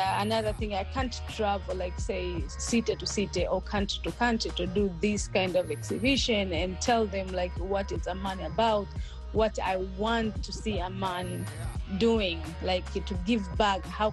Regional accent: Tanzania; Like I'm from Tanzania, and I've been to Serengeti twice.

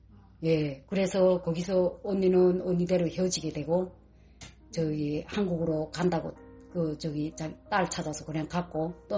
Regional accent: North Korea; 그냥 저희는 탈북자인데 우린 두 자매다

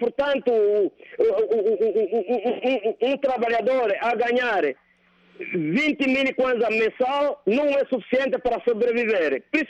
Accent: Angola; cada um como angolano

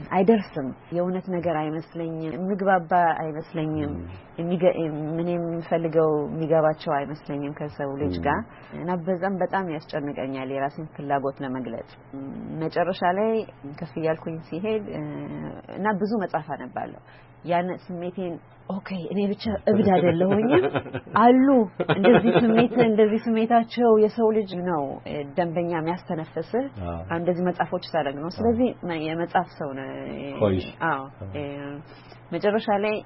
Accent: Addis Ababa, Ethiopia; እኔ አዲስ አበባ ሾላ የካሚካኤል እዛ አካባቢ ነው ያደኩት።

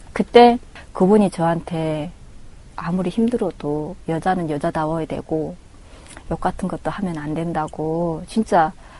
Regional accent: North Korea; born or raised there; moved away as an adult; now in Ansan, South Korea

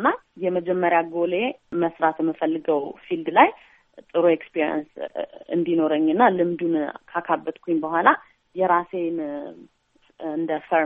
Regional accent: Addis Ababa, Ethiopia; moved away as an adult; now in United States; ከኦሪጂናሊ ከአዲስ አበባ ነው የመጣሁት። አሜሪካ ስኖር 4 ዓመት ሆነኛል።

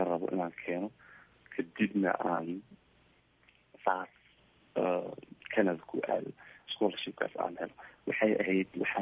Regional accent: Ifo, Garissa County, Kenya; waxaan ku dhashay xarada qaxootiga ee ifo hooyo aabbu waxay kasoo qaxeen soomaaliya 1991 waxay imaadeen xarada qaxootiga ifo

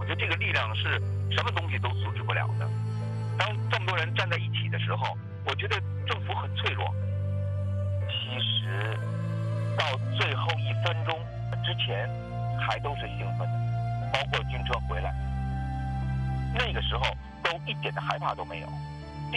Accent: Beijing, China; 我是出生在北京，长在北京，正好在大二的时候赶上

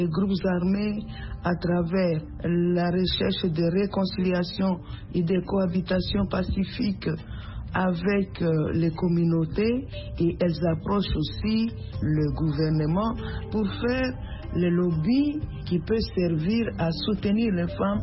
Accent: DR Congo; Je viens de la République démocratique du Congo.

